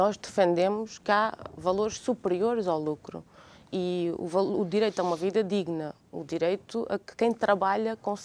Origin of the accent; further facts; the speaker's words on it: Azores, Portugal; born there; Pois, eu nasci nos Açores